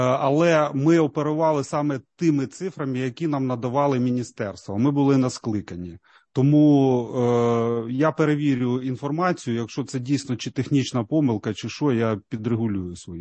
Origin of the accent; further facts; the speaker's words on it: Zaporizhzhia, Zaporizhzhia Oblast, Ukraine; Я із Запоріжжя.